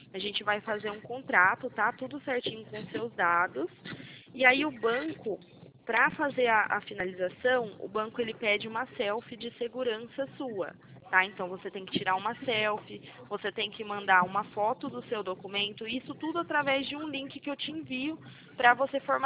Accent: Santa Bárbara d'Oeste, São Paulo, Brazil; Eu sou aqui de Santa Bárbara do Oeste, do interior aqui de São Paulo.

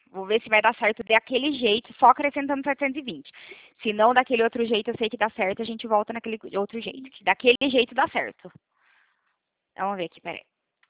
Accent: Brazil; Eu sou brasileira e não desisto nunca.

